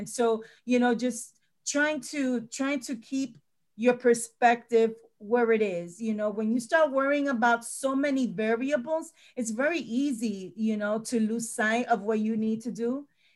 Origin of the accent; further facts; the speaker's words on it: New York, United States; And I'm from New York, so I've seen a couple of things.